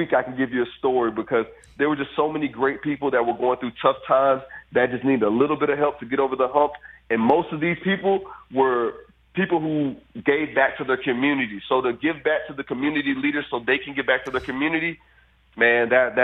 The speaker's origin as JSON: {"language": "English", "town": "Fort Myers", "region": "Florida", "country": "United States", "tie": "born or raised there", "said": "Yeah, so a couple of the storms we did Hurricane Ian, which is my hometown of Fort Myers."}